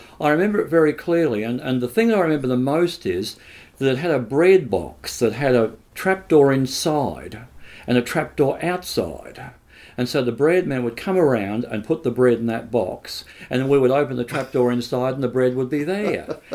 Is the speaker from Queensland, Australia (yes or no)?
no; Ferntree Gully, Victoria, Australia; I grew up in Ferntree Gully. Just on the main road, just on the corner actually of the road that goes down to Brennick Park.